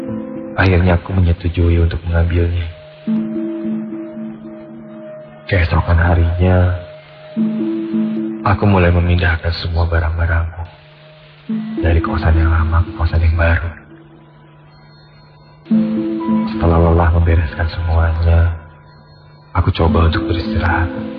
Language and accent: Indonesian; Sumatra, Indonesia; now in Bandung, Indonesia; 3 tahun sudah aku berada di kota Bandung. Aku berasal dari Pulau Sumatera.